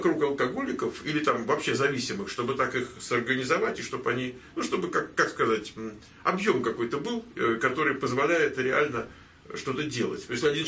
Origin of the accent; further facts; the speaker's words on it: Moscow, Russia; Когда они узнавали, что я из Москвы